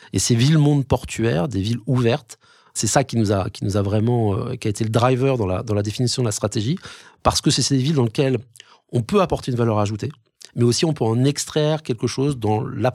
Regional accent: Normandy, France; Excusez-moi, je suis normand

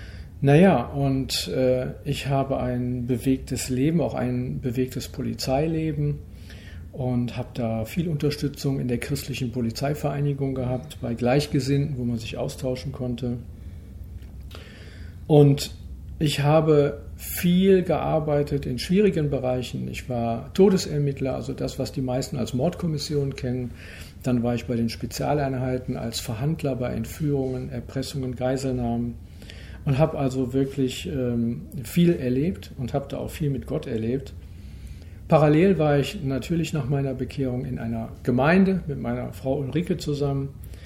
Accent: Germany; Wir sind Deutsche

